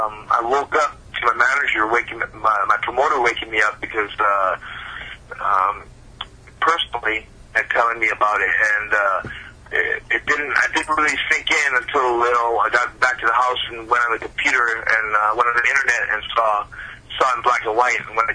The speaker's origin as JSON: {"language": "English", "region": "Hawaii", "country": "United States", "said": "I'm from Hawaii. We handle things the old-fashioned way."}